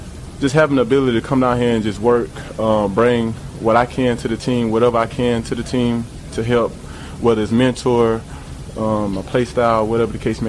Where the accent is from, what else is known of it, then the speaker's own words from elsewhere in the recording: Alabama, United States; I'm from Alabama. I played in Georgia, right?